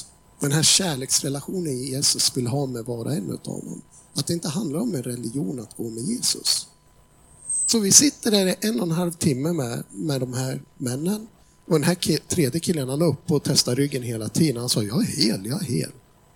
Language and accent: Swedish; Gävle, Gävleborg County, Sweden; Ja, vi kommer ifrån Gävle, det är inte så långt ifrån, det är bara 22 mil, det är ett stenkast.